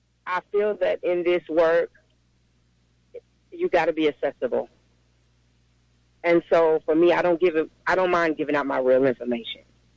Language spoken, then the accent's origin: English; Riverside, California, United States; born there; April 15th, 1978, I was born in Corona State Prison for Women in Riverside, California.